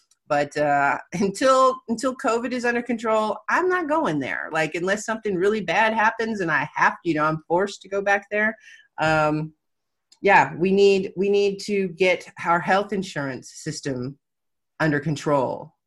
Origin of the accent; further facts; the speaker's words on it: Ohio, United States; I vote in Florida, but I grew up in Ohio, in Southern Ohio, which is at the border of Kentucky.